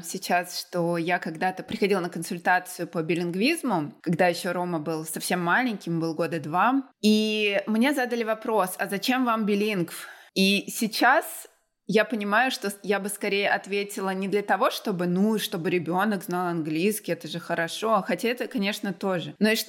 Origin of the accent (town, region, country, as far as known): Russia